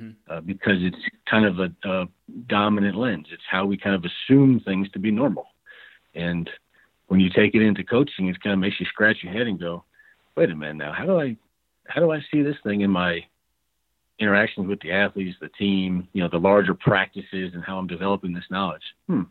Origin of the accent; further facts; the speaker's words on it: Cleveland, Ohio, United States; now in Denver, United States; I live in Denver now, but I grew up in Cleveland, Ohio